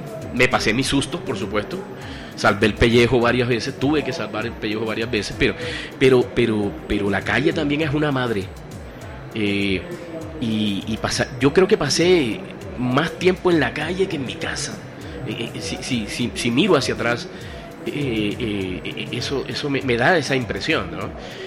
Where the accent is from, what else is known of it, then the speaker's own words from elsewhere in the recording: Cartagena, Bolívar, Colombia; Yo crecí a los 7 años, llegué al barrio Getsemaní de Cartagena